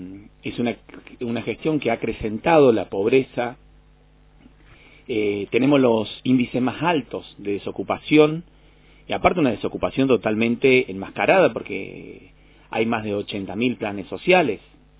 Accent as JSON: {"language": "Spanish", "region": "San Luis", "country": "Argentina", "tie": "born or raised there", "said": "Yo soy una persona nacida y criada en San Luis, que siempre trabajé en la parte privada, me volqué a la política hace poco"}